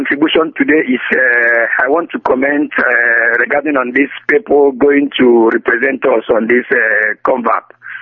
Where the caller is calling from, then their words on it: Goslar, Lower Saxony, Germany; Yeah, I'm from Niedersachsen.